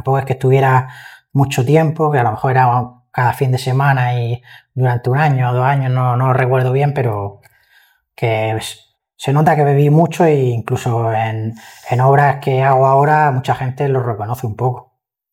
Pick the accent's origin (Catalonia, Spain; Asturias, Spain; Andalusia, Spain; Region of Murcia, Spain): Region of Murcia, Spain; Murcia; born there; Nací en Murcia, pero mis padres son de fuera. Uh-huh. Mi padre nació en Cuenca y mi madre en Cáceres, Plasencia.